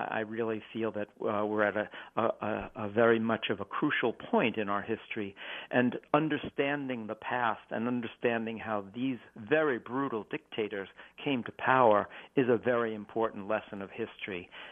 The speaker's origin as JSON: {"language": "English", "country": "United States", "said": "it's a very troubling sign to me as a historian and as an American."}